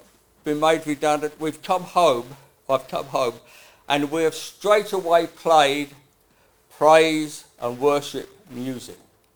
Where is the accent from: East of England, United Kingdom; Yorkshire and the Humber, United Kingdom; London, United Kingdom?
East of England, United Kingdom; Not quite a Cockney, although my father was a Cockney, but I was born in Essex. So I'm an Essex boy, a wheeler dealer, you know what I mean, type of thing.